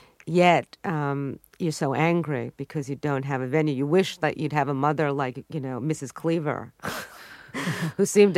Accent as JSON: {"language": "English", "town": "Brooklyn", "region": "New York", "country": "United States", "tie": "born or raised there", "also_born_or_lived": "Long Island", "said": "I was this kid growing up in Brooklyn and Long Island, you know, with all these American privileges and being inundated with sitcom television."}